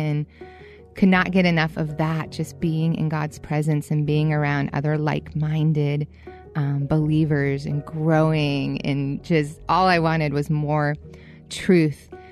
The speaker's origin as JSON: {"language": "English", "town": "Boston", "region": "Massachusetts", "country": "United States", "tie": "born or raised there", "said": "Growing up in Boston, we didn't have the Christian radio stations or the churches with their hands raised that I knew of or anything like that."}